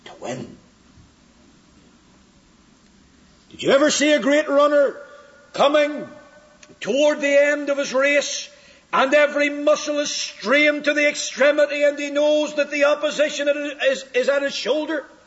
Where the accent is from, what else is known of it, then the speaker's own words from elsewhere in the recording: United Kingdom; I come from Britain